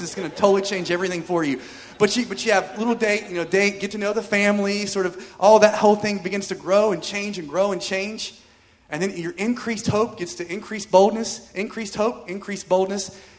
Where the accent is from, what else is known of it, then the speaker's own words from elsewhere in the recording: United States; accent: American; Thanks for listening to my American